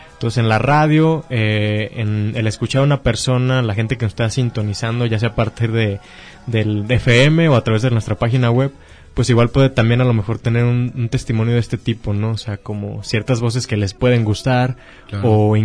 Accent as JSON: {"language": "Spanish", "town": "Morelia", "region": "Michoacán", "country": "Mexico", "also_born_or_lived": "Acapulco", "said": "cuando yo llegué a la ciudad de Morelia, yo viví un tiempo en Acapulco, viví 9 años y mi familia se regresó a Morelia, donde somos de Michoacán."}